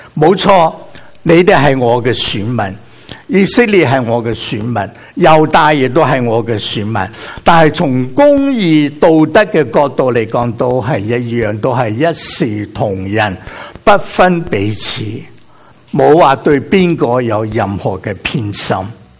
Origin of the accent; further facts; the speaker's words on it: Guangdong, China; 是不是我们广东人会说